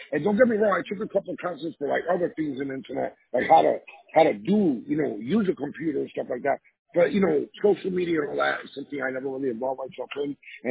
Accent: New York, United States; I am a Puerto Rican from New York. We flip back and forth. We talk Spanglish

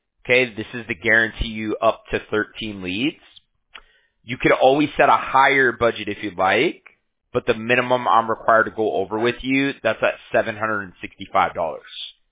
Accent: Huntington Beach, California, United States; I'm from California, from Huntington Beach.

